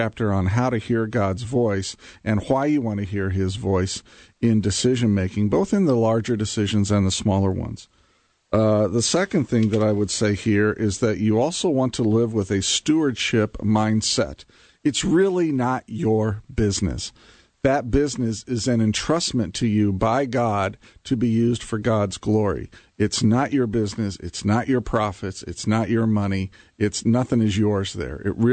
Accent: Indiana, United States; and I'm from Indiana, too, so I can get into that Southern part pretty quick.

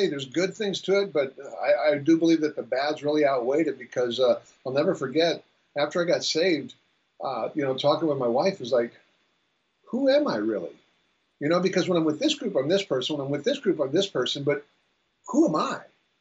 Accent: Maryland, United States; born there; I'm up to Maryland, born in Maryland.

